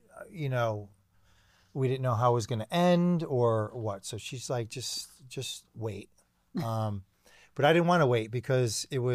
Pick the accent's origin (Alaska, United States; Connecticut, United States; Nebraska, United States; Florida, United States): Connecticut, United States; We're both from Connecticut.